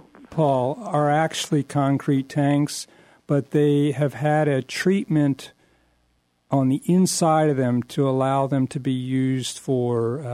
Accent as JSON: {"language": "English", "region": "Maryland", "country": "United States", "tie": "born or raised there", "said": "You know, I grew up in Maryland. We got rain in the summer."}